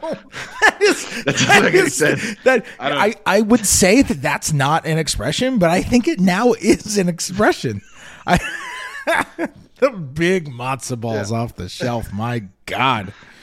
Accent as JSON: {"language": "English", "town": "New York City", "region": "New York", "country": "United States", "tie": "born or raised there", "said": "I'm from New York City. When I grew up in the 90s in New York, you know?"}